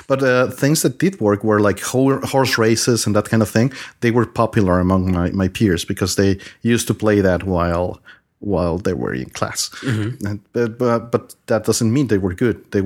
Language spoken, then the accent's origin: English; Mexico; I'm from Mexico. I've been into games all my life